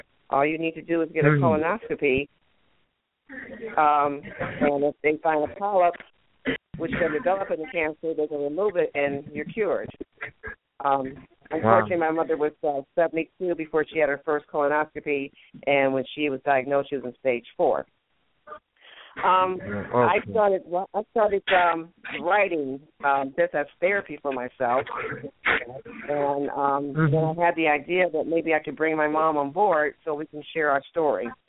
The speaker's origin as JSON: {"language": "English", "town": "Akron", "region": "Ohio", "country": "United States", "said": "Well, I'm from Akron, Ohio."}